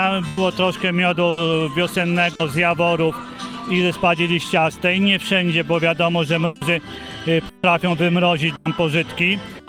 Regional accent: Krościenko, Lesser Poland, Poland; Jesteśmy z Krościenka, koło Szczyk Dolnych.

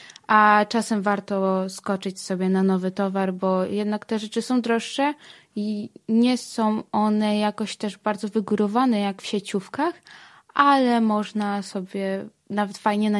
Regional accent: Lublin Voivodeship, Poland; Ja pochodzę z powiatu biłgorajskiego, z Lubelszczyzny.

